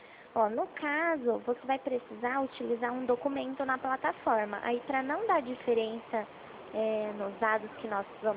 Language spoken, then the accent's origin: Portuguese; Itu, São Paulo, Brazil; eu sou de Itu.